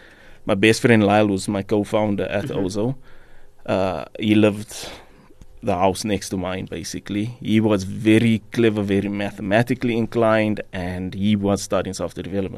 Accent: Fleurhof, Gauteng, South Africa; also born or lived in Rivoli / Eldorado Park; I then ended up in an area called Fleerhof.

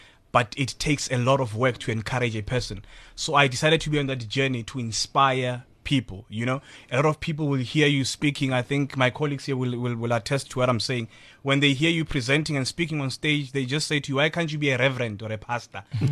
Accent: Hammanskraal, Gauteng, South Africa; also born or lived in Soweto; I grew up in Hammanskraal. And after all the Soweto riots, my parents thought, it's now over. So come back home. Went back to Soweto in Diepkloof.

